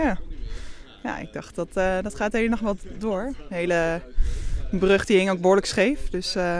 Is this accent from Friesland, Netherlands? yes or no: yes; Friesland, Netherlands; Ja, gelukkig komen we uit Friesland.